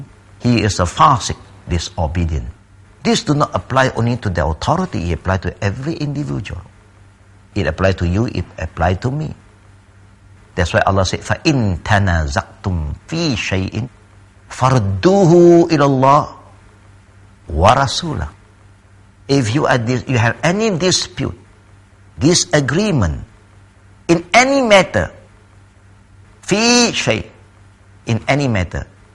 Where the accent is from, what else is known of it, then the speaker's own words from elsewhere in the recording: Malaysia; Example in my country, we're Malaysian.